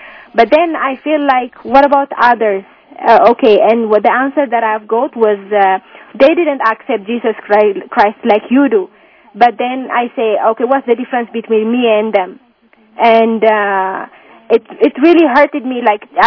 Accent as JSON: {"language": "English", "country": "Ethiopia", "also_born_or_lived": "United Arab Emirates", "second_language": "English", "moved": "yes", "said": "Yeah, I came to Denver to visit my friend. Originally, I came from Abu Dhabi, and I'm from Ethiopia, originally."}